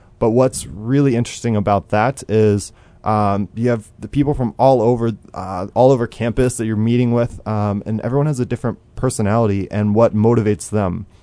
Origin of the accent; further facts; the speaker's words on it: Illinois, United States; I grew up in Central Illinois, near Jacksonville, Illinois